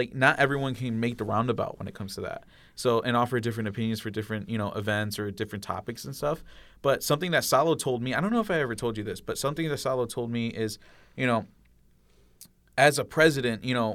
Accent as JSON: {"language": "English", "town": "Lorain", "region": "Ohio", "country": "United States", "tie": "born or raised there", "said": "Growing up in Lorain, there wasn't necessarily so many Central Americans around me, you know."}